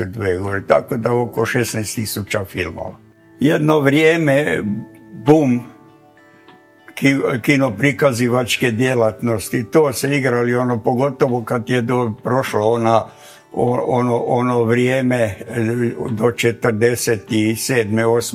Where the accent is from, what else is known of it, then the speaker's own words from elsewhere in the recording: Sisak, Sisak-Moslavina County, Croatia; born there; moved away as an adult; now in Ivanić-Grad, Croatia; rođen 1928. godine u Sisku. Iz Siska sam došao u Ivanić grad 1963. godine.